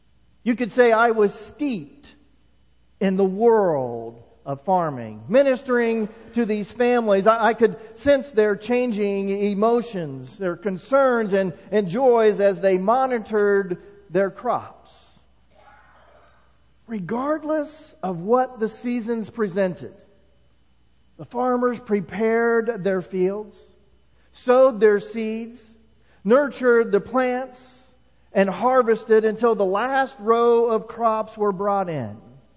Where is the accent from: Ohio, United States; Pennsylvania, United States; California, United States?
Ohio, United States; Enon; Growing up in Enon, just 15 miles down the road, I'm used to this season.